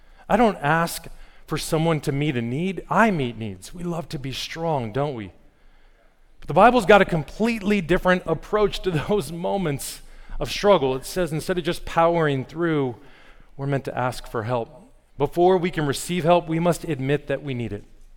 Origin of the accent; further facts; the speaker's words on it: Las Vegas, Nevada, United States; I grew up in Las Vegas, and I remember trying out in high school for the football team in August in 113-degree heat.